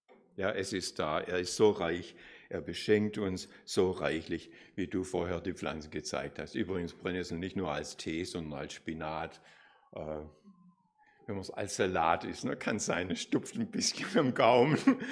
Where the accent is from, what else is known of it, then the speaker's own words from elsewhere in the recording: Nagold, Baden-Württemberg, Germany; Ich bin in Nagold zur Schule gegangen oder aufs Gymnasium.